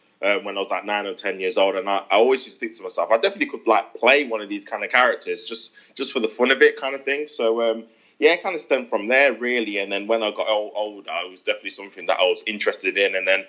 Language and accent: English; Derby, East Midlands, United Kingdom; Yeah, from Derby, actually, Derby. In the Midlands. Okay. Yeah, from Derby, man.